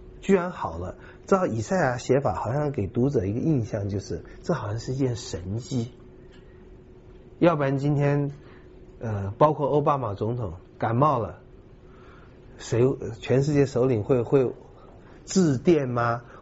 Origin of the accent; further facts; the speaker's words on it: China; 那么很多时候我们中国人尤其背着这个传统文化里面那个面子的重担